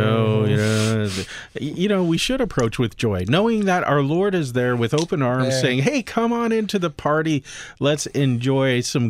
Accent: California, United States; I grew up in Southern California. We always got our water from the Colorado River.

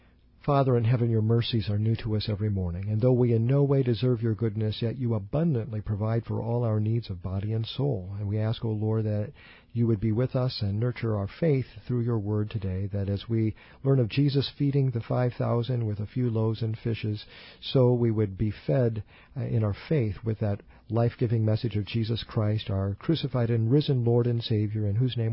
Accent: Nebraska, United States; moved away as an adult; now in Missouri, United States; I had been in the great state of Nebraska, which is my home state.

